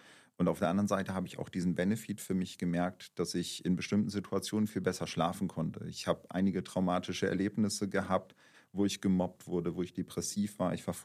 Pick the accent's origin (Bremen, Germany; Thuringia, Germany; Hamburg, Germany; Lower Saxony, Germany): Bremen, Germany; Also ich bin aufgewachsen in Bremen, das war halt ein ganz anderes Pflaster.